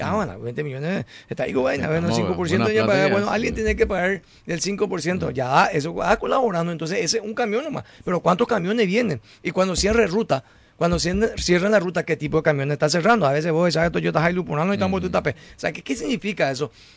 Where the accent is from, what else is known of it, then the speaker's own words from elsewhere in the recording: Paraguay; yo como ciudadano paraguayo también